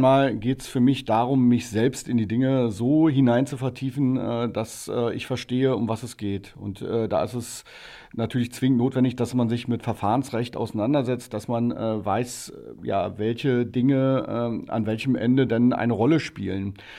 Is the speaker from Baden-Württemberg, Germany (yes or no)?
no; Berlin, Germany; Ja, also ich bin eigentlich Ur-Berliner, komme aus Berlin-Pankow, habe dort eigentlich mein Leben verbracht, Familie gegründet